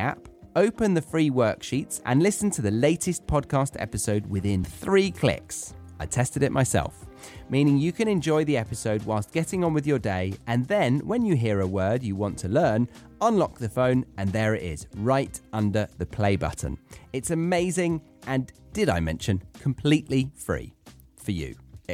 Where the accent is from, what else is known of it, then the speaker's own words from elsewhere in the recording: East Horsley, South East England, United Kingdom; I was raised in Horsley. There's no hospital in Horsley. There's a veterinary. I was born just outside of London in a county called Surrey to the southwest.